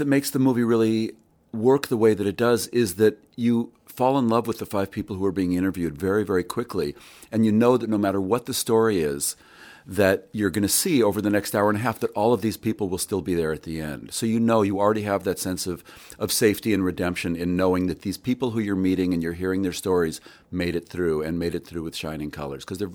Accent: Los Angeles, California, United States; I grew up in Los Angeles, but, you know, even as a kid, as an 11, 12-year-old, I knew about the Haight-Ashbury district and the hippies

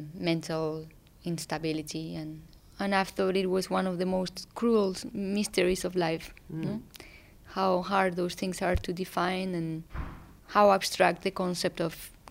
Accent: Community of Madrid, Spain; You know, I grew up in Spain, in a not even in the city, in the outskirts of Madrid.

